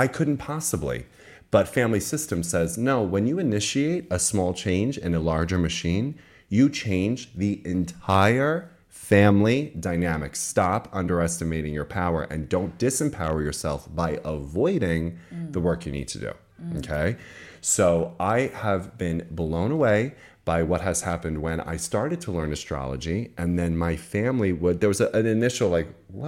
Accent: New York, United States; So for context, like I grew up in the Essex of New York. Truly, truly. I'm a Long Island boy through and through. Okay. Working class, blue collar, the whole thing.

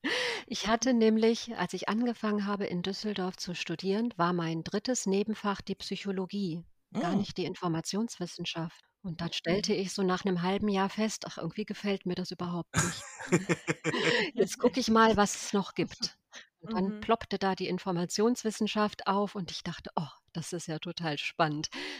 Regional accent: Bosnia & Herzegovina; Ich komme ja ursprünglich aus Bosnien.

